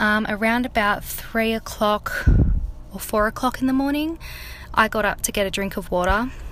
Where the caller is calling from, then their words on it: New South Wales, Australia; I am from New South Wales in Australia.